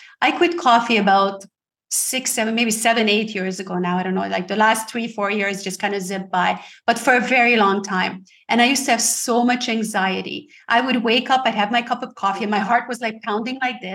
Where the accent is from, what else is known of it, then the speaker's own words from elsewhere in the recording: Canada; I'm also from Canada, like Lucille is.